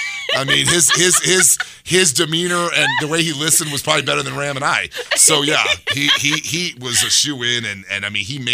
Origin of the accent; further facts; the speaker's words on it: Omaha, Nebraska, United States; now in Colorado, United States; That's where I went to school. And I moved from Nebraska to Colorado years and years ago, back when they had like buggies and horse and like lanterns.